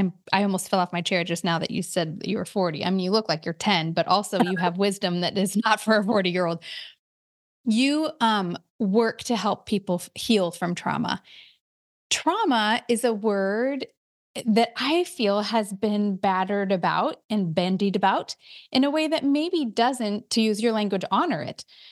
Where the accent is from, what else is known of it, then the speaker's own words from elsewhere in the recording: Midwest, United States; So I am also a Midwesterner